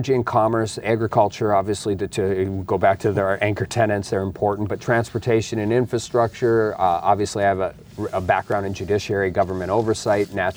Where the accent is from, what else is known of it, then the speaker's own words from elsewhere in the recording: Dickinson, North Dakota, United States; also born or lived in Grand Forks; Yeah, I grew up in Dickinson. I live there now. I spent 10 years in Grand Forks, moved back to Dickinson in 2006.